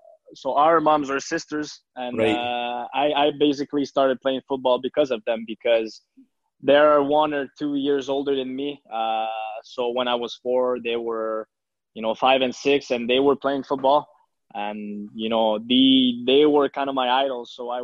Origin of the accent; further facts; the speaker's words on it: Le Gardeur, Quebec, Canada; Yeah, it's a little town, you know, 20 minutes away from Montreal. Really quiet place.